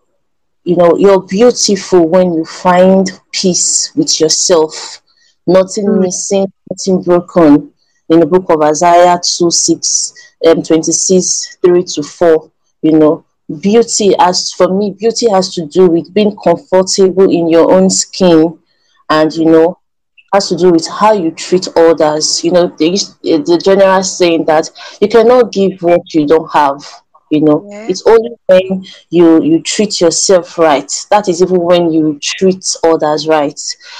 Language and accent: English; Edo, Nigeria; and I'm from Edo State.